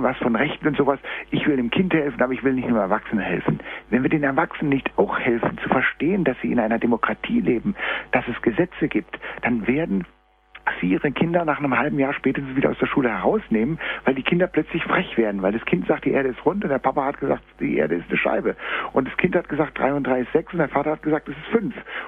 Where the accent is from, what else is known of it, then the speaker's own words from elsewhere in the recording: Freiburg, Baden-Württemberg, Germany; ich komme aus Freiburg